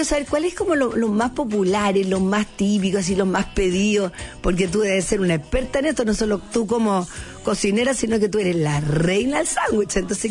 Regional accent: Chile; el chileno bueno va al pan. Y yo soy más que chilena

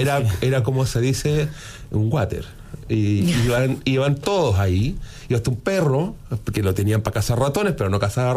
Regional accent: Antofagasta, Chile; Yo soy antofagastino, me crié con el mar enfrente y el desierto atrás, pero claro, el desierto de arena finalmente.

